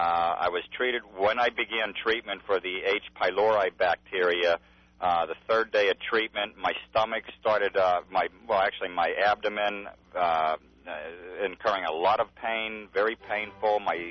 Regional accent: Pittsburgh, Pennsylvania, United States; now in Fountain Valley, United States; I'm here from Pittsburgh. I'm in Fountain Valley presently.

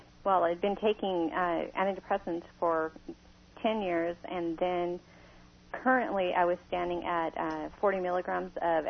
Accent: Irvine, California, United States; I'm from Irvine

